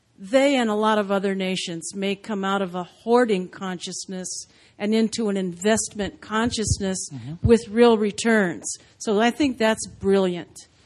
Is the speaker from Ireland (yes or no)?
no; Ocean Beach, California, United States; born there; I was born in Ocean Beach, California.